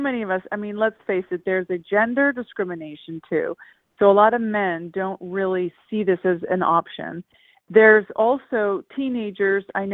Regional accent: England, United Kingdom; when I was raised in England, actually.

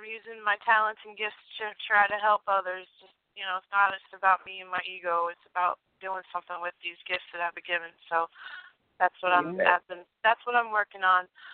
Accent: Detroit, Michigan, United States; born there; I was born in Detroit, so I got to give a shout-out to my hometown, my birth town.

